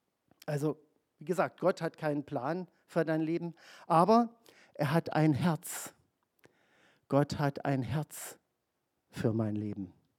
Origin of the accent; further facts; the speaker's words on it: East Germany, Germany; als Ostdeutscher kenne ich ja noch diesen Ausspruch von Egon Olsen.